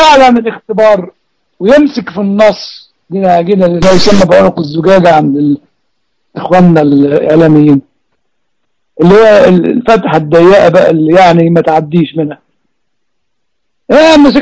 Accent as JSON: {"language": "Arabic", "country": "Egypt", "said": "طيب ذا الفيش والتشبيه عندنا في مصر"}